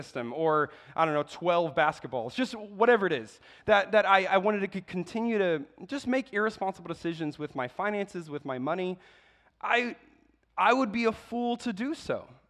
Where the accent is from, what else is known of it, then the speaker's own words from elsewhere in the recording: Czechia; moved away as an adult; now in United States; I grew up in the Czech Republic. My parents were IMB missionaries over there. They still are. And when I was 18, I graduated high school, and I moved to the States.